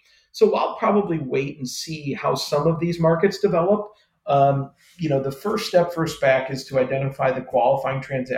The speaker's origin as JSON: {"language": "English", "region": "New York", "country": "United States", "tie": "born or raised there", "said": "you know, my home state of New York and what's going on there."}